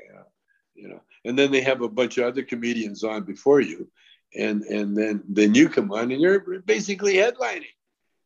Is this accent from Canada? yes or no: yes; Canada; I'm a Canadian.